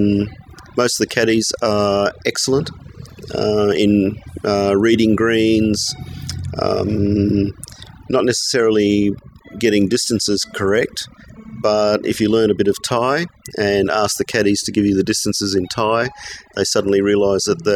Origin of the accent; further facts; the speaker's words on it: Brisbane, Queensland, Australia; The climate, I'm from Brisbane, so the climate is around about the same, except probably a little bit more humid.